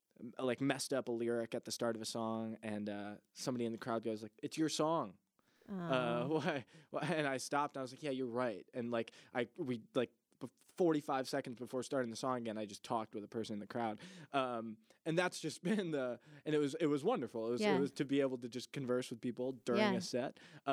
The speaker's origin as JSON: {"language": "English", "town": "Chicago", "region": "Illinois", "country": "United States", "tie": "born or raised there", "lives_now": "Bloomington, United States", "said": "I grew up in Chicago, Chicagoland area, ended up being a part of the music scene over there as a teenager"}